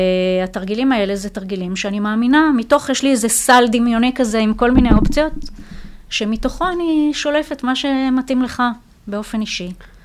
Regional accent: Rosh HaAyin, Central District, Israel; אז אני מראש העין

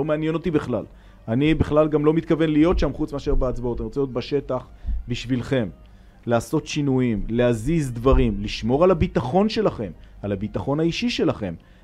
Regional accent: Arad, Southern District, Israel; הייתי ילד, גדלתי הרי בערד, אבל אצל סבתא בפתח תקווה, בשבתות

